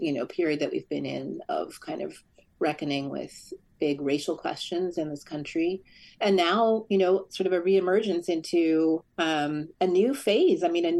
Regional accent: California, United States; also born or lived in Europe; So just very briefly, I grew up in California, but then I'd spent my formative years in Europe. So I came back to the States

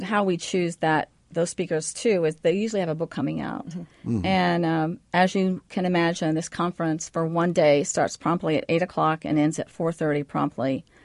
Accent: Franklin, Indiana, United States; But also, I'm from Franklin, Indiana, and so there's a connection there

